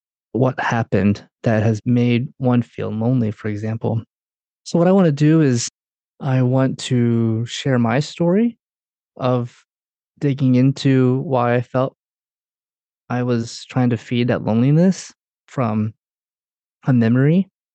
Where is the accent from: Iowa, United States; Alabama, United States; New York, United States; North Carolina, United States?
North Carolina, United States; Durham; When I grew up in Durham, North Carolina, and I'm the youngest of three. My sister is 7 years older than me. My brother's 10 years older than me. I'm Filipino. And my parents, who are from the Philippines